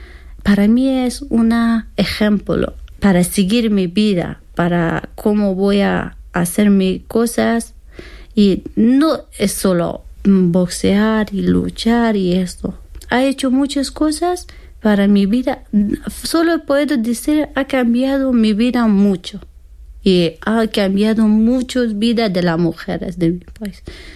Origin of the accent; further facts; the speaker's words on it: Afghanistan; Spanish is a second language; Ahora sí, soy de Afganistán.